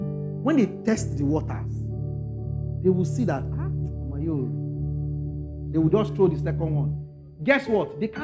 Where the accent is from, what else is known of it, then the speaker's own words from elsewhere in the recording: Ekiti, Nigeria; You are from which state? I said I'm from Ekiti.